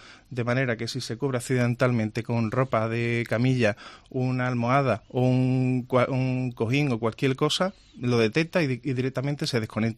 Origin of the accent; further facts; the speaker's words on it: Seville, Andalusia, Spain; Estamos en Sevilla, ¿no? Somos sevillanos.